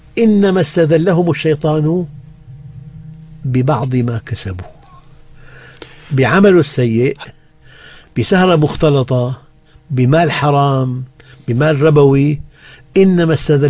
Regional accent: Syria; عندنا في الشام نهر بردة

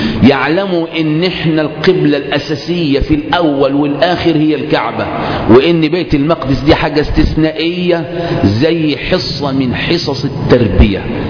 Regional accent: Egypt; عندنا في مصر يوم 15 شعبان بسطب

